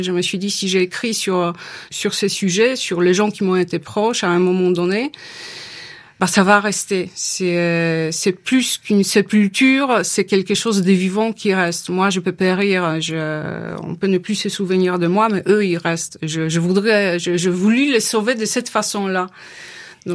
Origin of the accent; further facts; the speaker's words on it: Poland; French is a second language; now in France; Je suis polonaise, hein. C'est le seul passeport que je possède, c'est le passeport polonais. Donc je suis toujours une polonaise en exil, même si maintenant je vis plus longtemps désormais en France que je n'ai jamais vécu en Pologne.